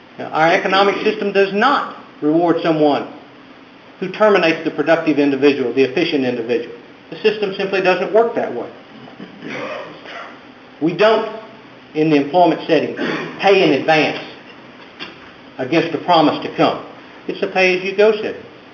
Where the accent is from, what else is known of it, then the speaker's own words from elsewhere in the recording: Houston, Texas, United States; from Houston.